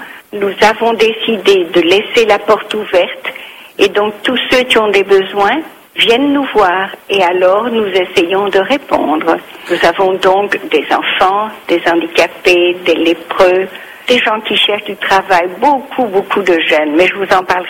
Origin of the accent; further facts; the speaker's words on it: Liège, Wallonia, Belgium; now in India; Je suis liégeoise et fière de l'être.